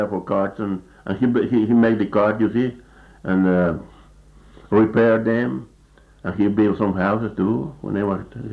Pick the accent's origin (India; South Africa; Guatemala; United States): United States; San Ignacio, Texas; born there; Yes, I was born here in San Ignacio.